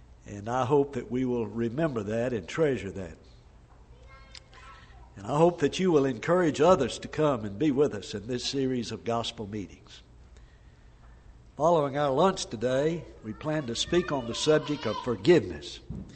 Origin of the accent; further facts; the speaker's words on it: Huntsville, Alabama, United States; I grew up in Huntsville, Alabama.